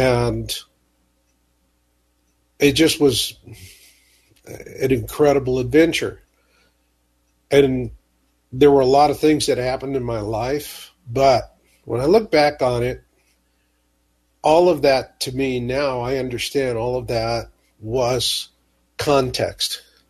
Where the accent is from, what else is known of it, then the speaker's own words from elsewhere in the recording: Phoenix, Arizona, United States; And the very first time I saw the Arctic, and I was just mesmerized because I grew up in Phoenix, Arizona.